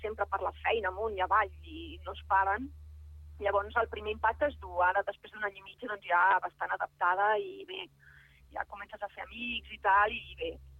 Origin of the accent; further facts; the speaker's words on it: Barcelona, Catalonia, Spain; now in Milan, Italy; A Barcelona.